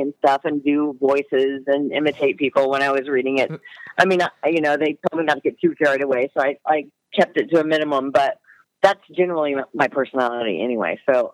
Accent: Louisiana, United States; Hot and sticky. It wasn't so much Louisiana that was traumatizing or that you remember.

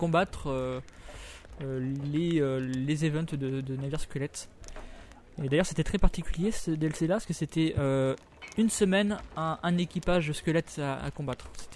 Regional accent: France; Je suis français, madame.

